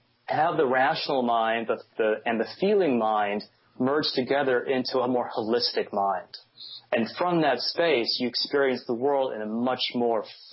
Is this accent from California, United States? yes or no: yes; California, United States; I'm actually from California myself over here, so we got the West Coast represented on your show today.